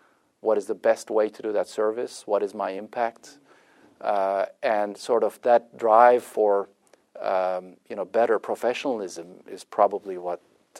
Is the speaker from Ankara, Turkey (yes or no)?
yes; Ankara, Turkey; Well, interestingly, I was raised in Ankara, which is more of a government town.